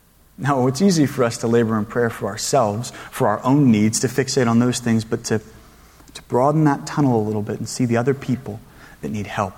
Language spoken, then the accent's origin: English; Georgia, United States; I'm from Georgia, so I hate the cold.